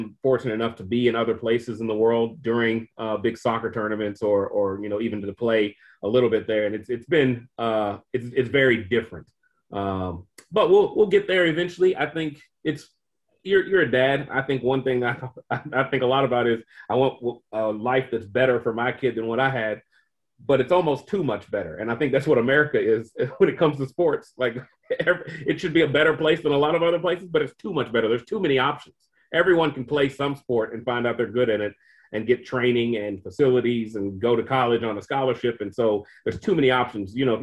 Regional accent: Kentucky, United States; From like when I was growing up in Kentucky, we had to go to Cincinnati or Louisville

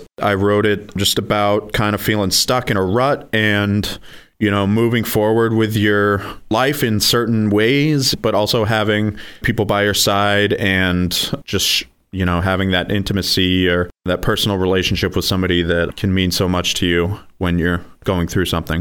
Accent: Marshfield, United States; also born or lived in Boston / Washington, D.C.; I am from Marshfield originally and spent some time in Boston and Washington, D.C.

